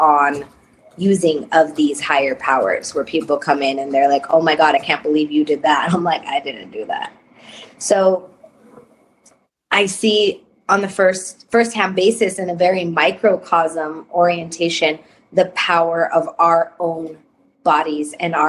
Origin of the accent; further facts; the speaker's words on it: Denver, Colorado, United States; So I'm a mestiza. I was raised in Denver, Colorado, and I currently live in my grandparents' house that they bought.